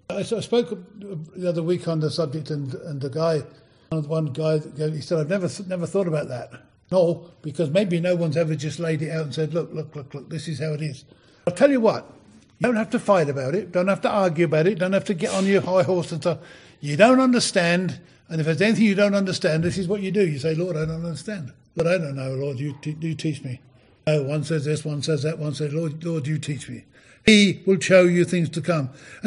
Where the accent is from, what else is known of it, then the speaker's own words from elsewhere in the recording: England, United Kingdom; We're British. We don't do stuff like that. I remember the exact place I was driving along back in England decades ago.